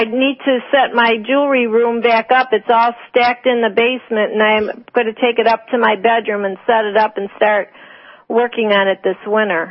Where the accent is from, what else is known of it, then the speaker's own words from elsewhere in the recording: Michigan, United States; I'm from Michigan.